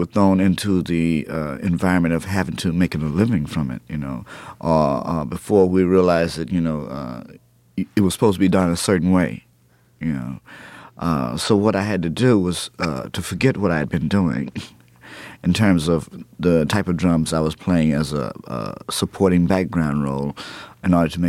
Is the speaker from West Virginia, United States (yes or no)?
no; Texas, United States; I was just happened to be in New York, and I'm from Texas